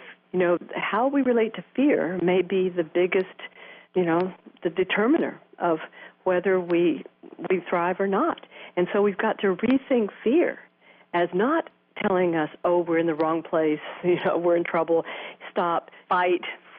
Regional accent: Texas, United States; I mean, you know, I grew up in Texas in the 50s where, you know, women were not particularly encouraged to be leaders

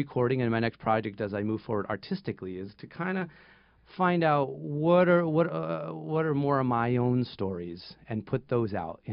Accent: Ohio, United States; Oh, yeah. I grew up in Northeast Ohio. I was a dairy farmer, actually, for a good part of my growing up.

